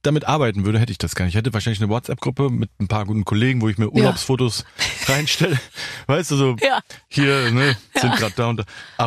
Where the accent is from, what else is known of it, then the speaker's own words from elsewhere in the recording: Cologne, North Rhine-Westphalia, Germany; und ich sage immer, ich komme aus Kalk, ja.